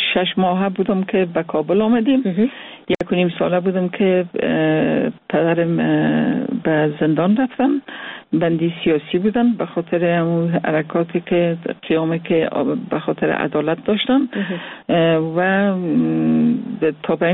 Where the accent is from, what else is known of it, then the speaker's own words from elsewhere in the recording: Mazar-i-Sharif, Balkh, Afghanistan; born there; مزار شریف چون زادگاه من